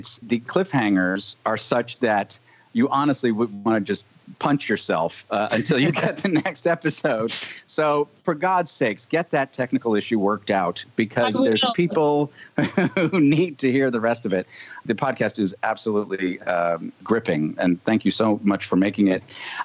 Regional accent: United States; But in this case, well, it's a little unclear to me as an American.

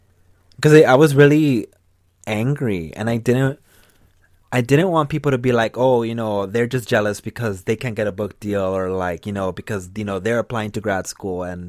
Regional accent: Los Angeles, California, United States; So if you don't know, I'm from Southeast LA, and I moved back here in the last years.

